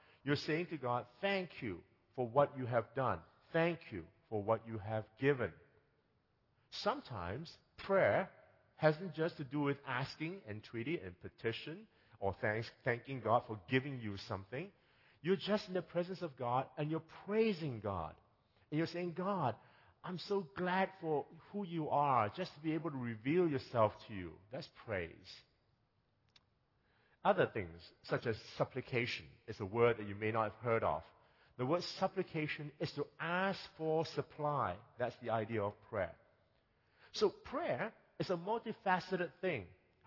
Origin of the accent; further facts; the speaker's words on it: Singapore; now in Canada; I come from Singapore, and there's snow, one word.